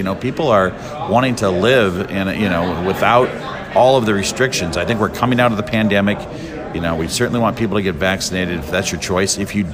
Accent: Norfolk, Nebraska, United States; to be fighting for the people back here in my hometown. You know, I have an advantage, I think, being from a town the size of Norfolk.

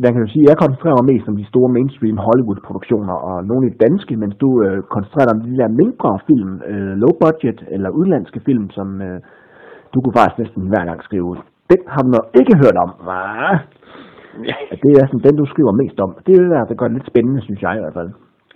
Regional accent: Aarhus, Central Denmark Region, Denmark; lige gør opmærksom på, at vi er fra Aarhus begge

